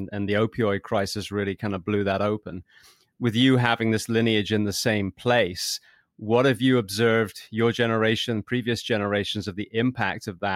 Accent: England, United Kingdom; being an Englishman

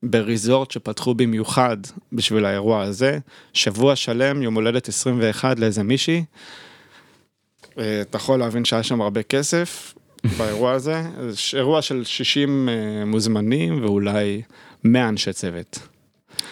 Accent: Kiryat Tivon, Northern District, Israel; now in Tel Aviv, Israel; מטבעון. מי יודע איפה זה טבעון?

